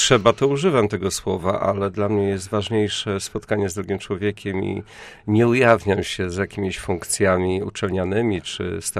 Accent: Sławno, West Pomeranian Voivodeship, Poland; born there; urodzony w Sławnie, na Pomorzu.

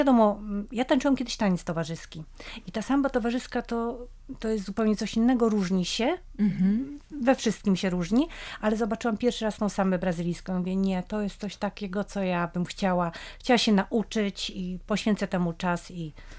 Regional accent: Pomeranian Voivodeship, Poland; no wiadomo, my jesteśmy z Trójmiasta

